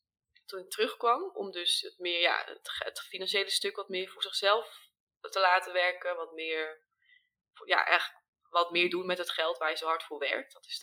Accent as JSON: {"language": "Dutch", "region": "North Holland", "country": "Netherlands", "also_born_or_lived": "Amsterdam / London, United Kingdom / Spain", "said": "Ik kom zelf uit Noord-Holland, een klein dorpje, en toen wist ik altijd al van, hier moeten we weg. Ben ik naar Amsterdam gegaan, tussenjaar gedaan, dus in Londen en Spanje gewoond."}